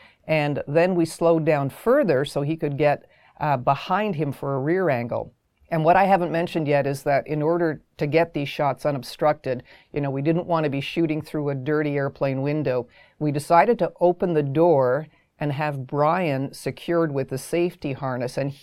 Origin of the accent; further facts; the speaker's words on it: Canada; and yet we're all Canadian.